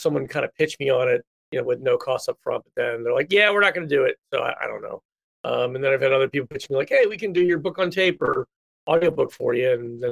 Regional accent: East Coast, United States; See, I grew up on the East Coast, and I prefer East Coast pizza.

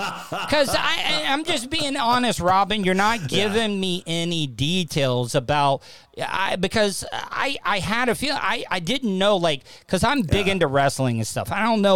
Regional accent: the South, United States; I mean, growing up in the South, everybody brought their own cups in to fill up their big gulps and stuff.

